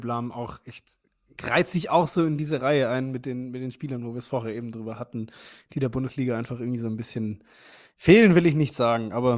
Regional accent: Ulm, Baden-Württemberg, Germany; meine Heimatstadt, mein Heimatverein, nicht mein Heimatverein, aber zumindest meine Heimatstadt, also der SSV Ulm

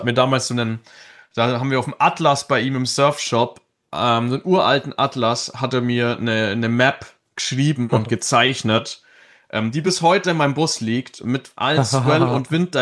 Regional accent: Bavaria, Germany; Also gerade als Bayer, war gar nicht so cool, habe echt viele dumme Kommentare bekommen.

